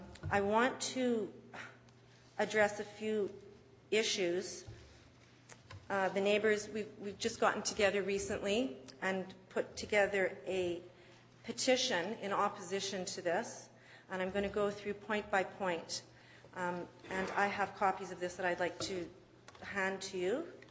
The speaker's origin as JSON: {"language": "English", "region": "Manitoba", "country": "Canada", "tie": "born or raised there", "said": "I grew up in River Heights, and it's been a long time goal of mine to return to my home."}